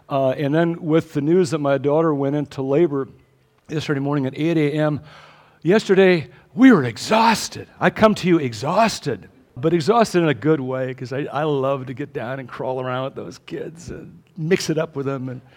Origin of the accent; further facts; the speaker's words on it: Racine, Wisconsin, United States; I was born and raised in Racine, Wisconsin.